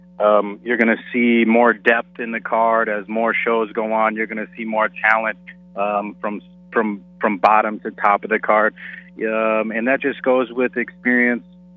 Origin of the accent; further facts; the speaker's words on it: Minnesota, United States; now in Fort Worth, United States; actually back in Minnesota right now. I'm the GM of Ritz Cabaret Minneapolis, Minnesota, kind of back in my home state.